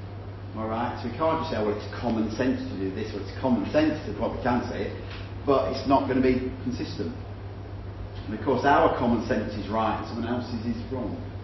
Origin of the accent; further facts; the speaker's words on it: England, United Kingdom; as you can tell I'm from England